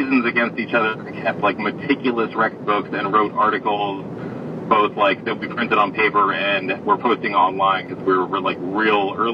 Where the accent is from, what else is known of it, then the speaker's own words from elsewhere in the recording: New Jersey, United States; now in North Carolina, United States; I do, but I'm not from here. I'm from Jersey originally. I only moved down here like 3 years ago.